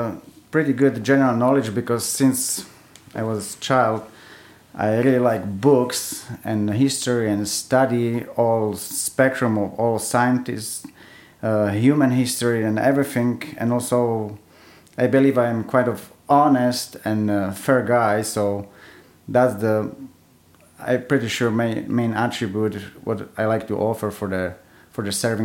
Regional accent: Czechia; English is a second language; moved away as an adult; now in Canada; I was born in Czechoslovakia, so in a socialist country, and I grew up in socialism

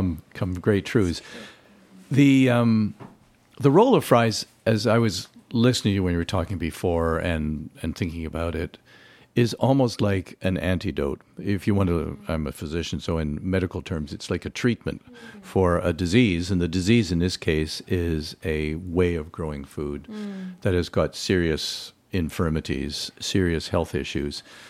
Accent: Vancouver, British Columbia, Canada; I grew up in Vancouver and we had gardens, and my father was farming organically when all the neighbors were going over to the pesticide revolution

